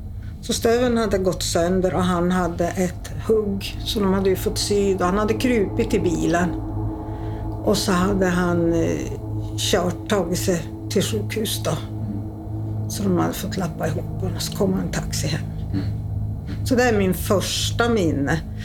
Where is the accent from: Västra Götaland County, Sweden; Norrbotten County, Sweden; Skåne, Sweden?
Norrbotten County, Sweden; Luleå; also born or lived in Boden; Eftersom jag kommer från Norrbotten och uppvuxen både i Luleå och Boden.